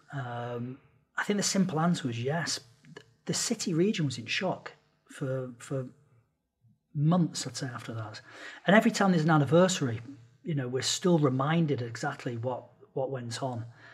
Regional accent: Manchester, North West England, United Kingdom; born there; I was born in Manchester.

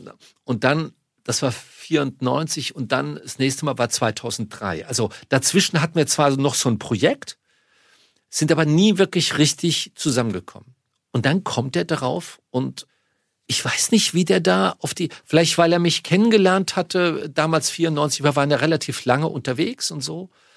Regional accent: Munich, Bavaria, Germany; Und dann war ich dann endlich auch mal in München, meiner Heimatstadt

